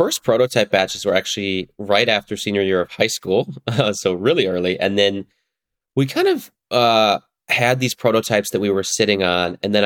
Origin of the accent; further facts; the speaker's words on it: Illinois, United States; So I grew up in the northern suburbs of Chicago, and I'm still actually about to move out of my parents' house finally.